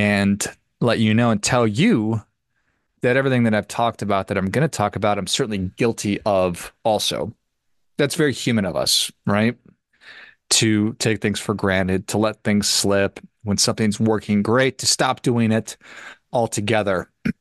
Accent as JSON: {"language": "English", "country": "United States", "tie": "born there", "said": "Because for me, I was born in the United States. And so I've never known anything other than the freedoms that we enjoy."}